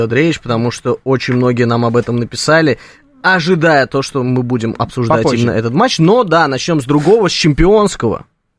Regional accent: Moscow, Russia; Я москвич.

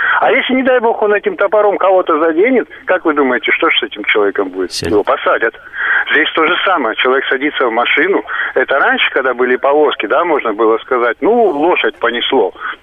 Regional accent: Moscow, Russia; я из Москвы.

